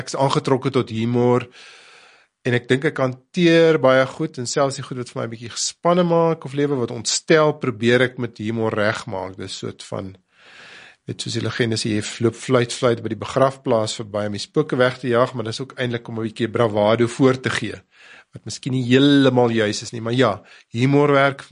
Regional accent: Warmbad, Limpopo, South Africa; Ek kom uit die Noord-Transvaal uit, Warmbad, daar het ek groot geword. Settlers om presies te wees op die Springbokvlakte. So ek dink die Bosveld sal altyd na my hart lê.

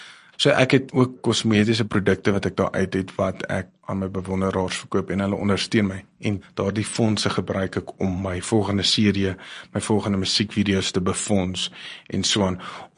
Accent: Pretoria, Gauteng, South Africa; ek het my liefde gevind in die Kaap, die berge, en ek het vrede gevind in die Kaap, althans ek is oorspronklik van Pretoria, en ek is baie lief vir my mense, Pretoria, maar ek het my tuiste gevind, en dit is in die Kaap

